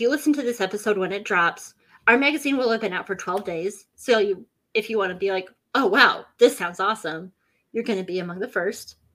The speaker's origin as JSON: {"language": "English", "region": "Minnesota", "country": "United States", "tie": "born or raised there", "also_born_or_lived": "Utah", "said": "So, but my parents settled in Minnesota when I was, 11 years old."}